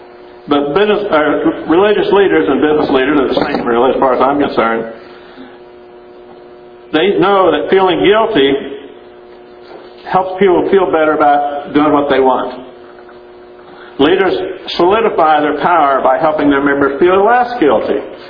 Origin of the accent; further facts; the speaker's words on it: Kansas, United States; I was raised in Kansas. I saw you pay for what you get.